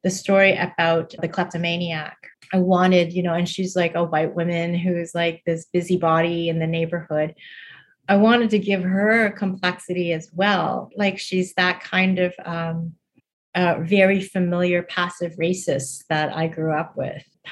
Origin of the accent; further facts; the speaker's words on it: Scarborough, Ontario, Canada; I draw a lot from memory of my own childhood growing up in Scarborough.